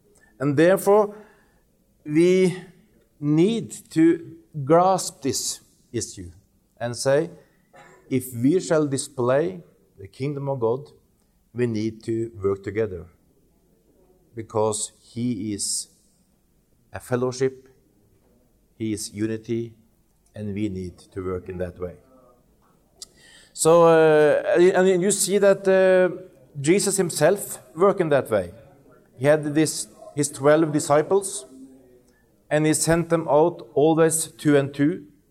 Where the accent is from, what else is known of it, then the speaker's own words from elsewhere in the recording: Norway; English is a second language; I'm from Norway. And I'm speaking the most common language in the world, bad English.